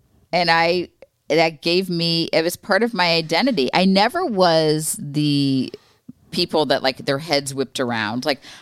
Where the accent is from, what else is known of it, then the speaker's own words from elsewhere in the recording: Florida, United States; I grew up in Florida and there weren't a lot of tornadoes when I was growing up